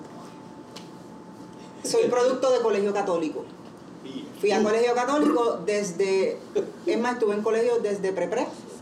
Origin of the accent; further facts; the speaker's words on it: Guaynabo, Puerto Rico; Pues somos los dos de Guaynabo, somos del campo